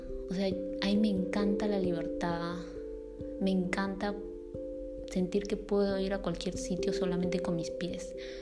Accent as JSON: {"language": "Spanish", "country": "Peru", "moved": "yes", "lives_now": "Bremen, Germany", "said": "Tengo 35 años y soy de Perú. Actualmente estoy viviendo en Bremen, Alemania."}